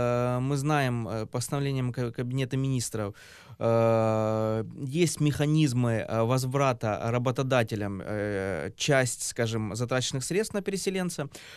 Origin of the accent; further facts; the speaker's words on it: Donbas, Ukraine; я сам выходец из Донбасса, и я знаю, что переселенцы с Донбасса достаточно работоспособные люди.